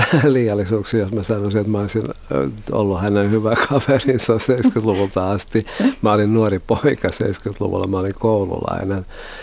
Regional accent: Loviisa, Uusimaa, Finland; also born or lived in Espoo; Ja mä oon itse Loviisasta, tai mä oon oikeastaan Espoosta, mutta mä kävin koulun ja Loviisassa

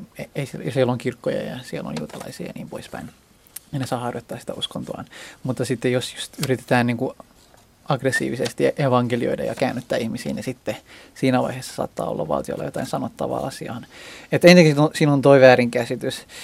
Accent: Iran; now in Finland; Esimerkiksi Iranissa, mikä on mulle tutumpi, koska mä oon sieltä kotoisin

